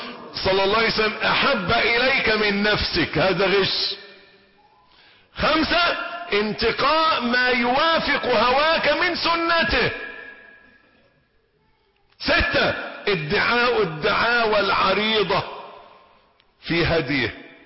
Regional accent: Egypt; يعني يبدو ان الظاهرة دي مش موجودة عندنا في مصر الحمد لله.

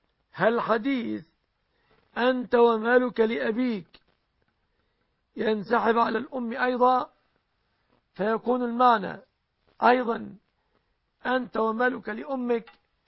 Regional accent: Egypt; أن يحفظ بلادنا مصر

